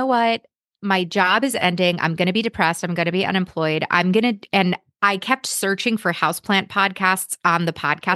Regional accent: New York, United States; I grew up in New York. I would always go to Broadway shows.

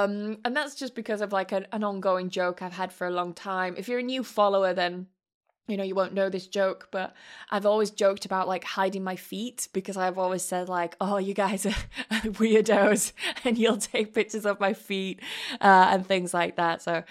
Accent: England, United Kingdom; That's because I grew up in England, of course. I'm gonna meet more assholes from England because I'm from there.

